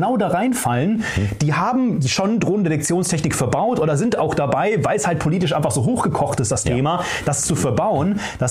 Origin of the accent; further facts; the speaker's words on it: North Rhine-Westphalia, Germany; wir kommen ja hier aus dem Lipperland